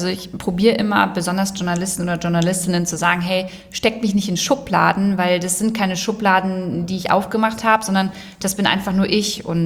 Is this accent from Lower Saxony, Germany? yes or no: yes; Lower Saxony, Germany; Braunschweig ist für mich Heimat. Also hier bin ich auf dem Dorf in der Nähe aufgewachsen.